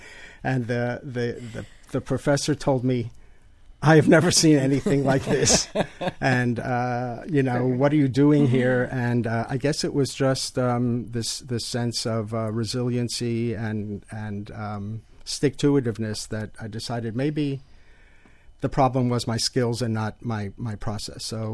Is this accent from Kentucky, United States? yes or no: no; Miami Beach, Florida, United States; I grew up on Miami Beach. My father died when I was young. I was raised by my mom.